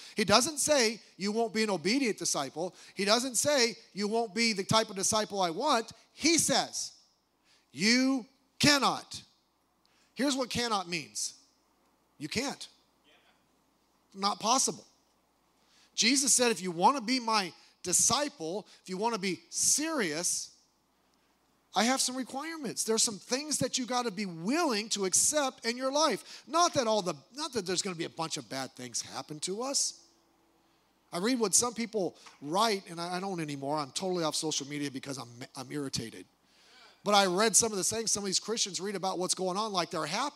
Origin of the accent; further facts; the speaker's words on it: United States; born there; I was born in America.